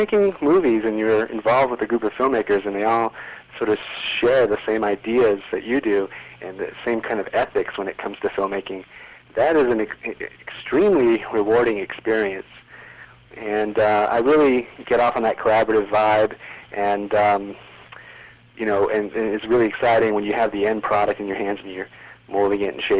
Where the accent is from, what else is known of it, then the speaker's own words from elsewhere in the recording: Anaheim, California, United States; Yeah, I grew up in Anaheim.